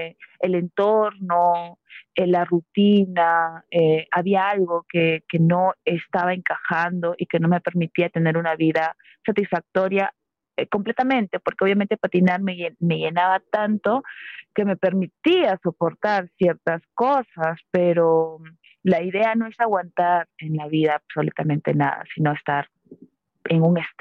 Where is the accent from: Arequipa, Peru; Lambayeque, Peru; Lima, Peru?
Lima, Peru; born there; Nací en Lima.